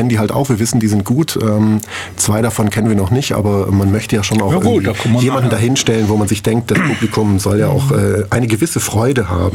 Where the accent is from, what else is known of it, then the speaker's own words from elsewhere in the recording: Biberach, Baden-Württemberg, Germany; ich habe meine Jugend in Biberach verbracht